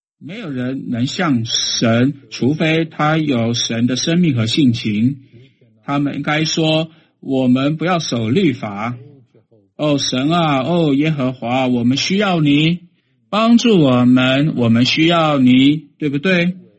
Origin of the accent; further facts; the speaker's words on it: China; 你们知道我从中国来，在中国有几千年的